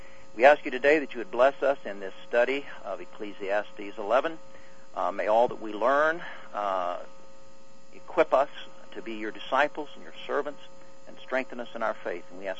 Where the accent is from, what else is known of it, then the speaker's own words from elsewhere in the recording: Arkansas, United States; Yes, born and raised in Arkansas.